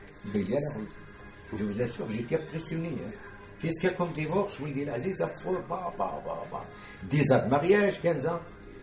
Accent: Khenchela, Khenchela Province, Algeria; French is a second language; Moi, j'ai une ville, pas Constantine, 100 km de Constantine. C'est une ville que vous ne connaissez pas, elle s'appelle Kinshla.

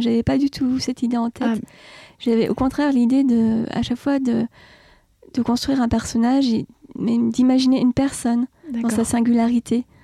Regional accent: Saint-Étienne, Auvergne-Rhône-Alpes, France; Je suis originaire de Saint-Étienne, d'un milieu quand même relativement simple.

